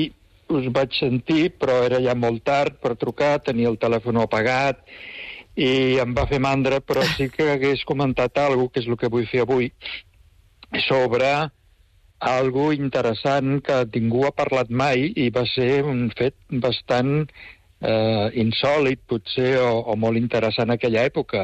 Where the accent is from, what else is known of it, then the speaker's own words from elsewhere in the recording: Barcelona, Catalonia, Spain; del Guinardó. El que passa que ara no truco des del Guinardó, sinó que truco des d'un poblet petit de la província de València, que es diu Quesa.